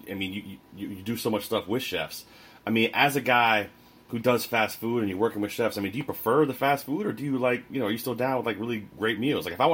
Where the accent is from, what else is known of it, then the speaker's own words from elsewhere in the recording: Virginia, United States; when I grew up in Virginia, you could rent it for the weekend, right?